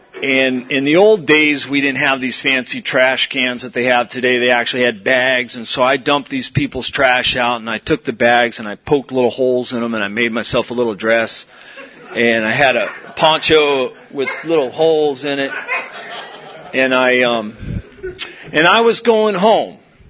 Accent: San Diego, California, United States; I was 15 years old, and I grew up here in San Diego. I grew up in Ocean Beach in the 70s.

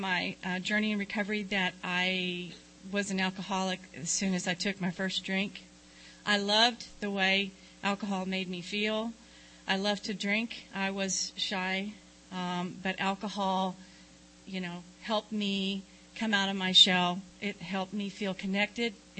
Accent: Dickinson, Texas, United States; also born or lived in Corpus Christi; I'm from Texas. Yeah. I was born in Corpus Christi, and I was raised in a small town called Dickinson, which is in Galveston County near Galveston Island.

